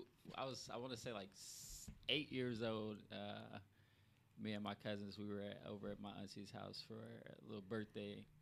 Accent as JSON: {"language": "English", "town": "Houston", "region": "Texas", "country": "United States", "said": "from Houston."}